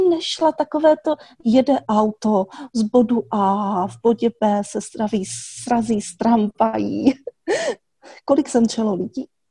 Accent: Moravia, Czechia; Ale všichni jsme z Moravy, takže všichni samozřejmě rožínáme.

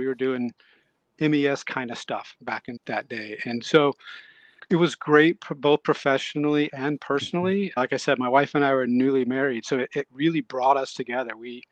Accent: Kansas City, Missouri, United States; So it all started, I grew up in the Midwest, Kansas City, Missouri.

